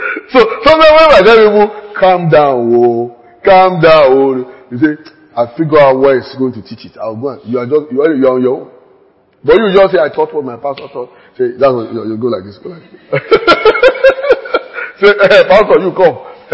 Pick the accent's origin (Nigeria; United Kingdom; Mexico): Nigeria; Maybe I should take out the word many because I'm just a Nigerian.